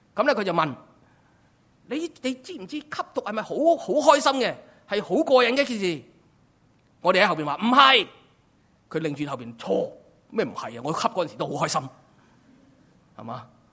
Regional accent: Hong Kong; 我们香港人发挥得淋漓尽致香港仔的精神是什么？

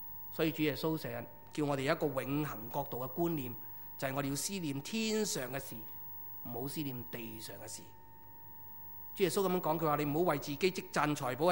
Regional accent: China; 唔係好似我哋中國人咁聰明

